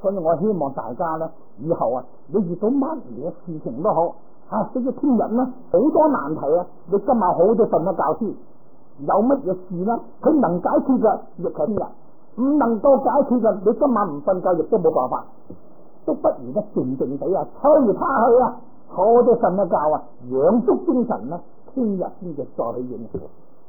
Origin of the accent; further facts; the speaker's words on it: Guangdong, China; 我哋广东人话油渣鬼。